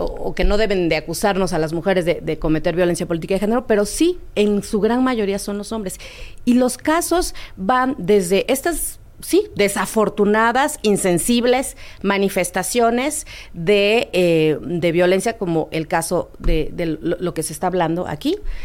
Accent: Oaxaca, Mexico; Yo soy de Oaxaca.

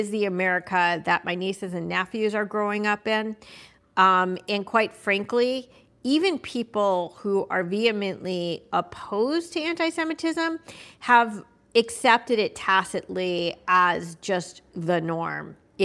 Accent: United States; born there; I'm so blessed and proud and lucky to have been born in this country and to be an American.

